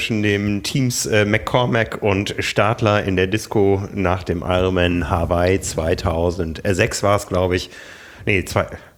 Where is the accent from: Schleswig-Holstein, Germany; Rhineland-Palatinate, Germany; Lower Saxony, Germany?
Lower Saxony, Germany; Osnabrück; Also ich bin in Osnabrück groß geworden. Das war damals die größte britische Garnisonsstadt.